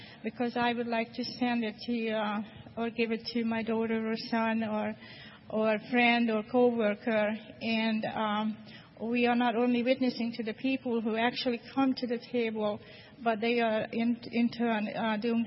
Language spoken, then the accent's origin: English; Florida, United States; Yeah, I'm here from Central Florida.